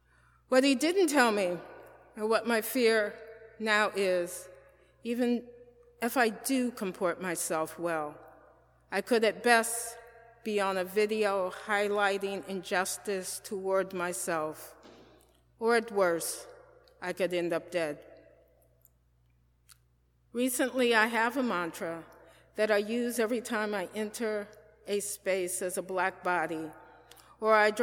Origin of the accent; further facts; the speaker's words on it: Detroit, Michigan, United States; I was raised in Detroit, where I attended the best schools, was involved with the best social clubs, Coeds for Young Ladies, Blizzard, a Black Ski Club, charity and debutante balls.